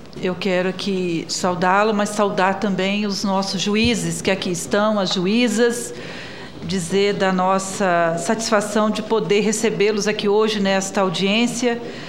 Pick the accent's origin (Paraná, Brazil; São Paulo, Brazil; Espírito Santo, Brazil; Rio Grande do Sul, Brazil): Espírito Santo, Brazil; Eu sou do Estado do Espírito Santo e tive a oportunidade de acompanhar de perto um pouco a situação lá do nosso Estado.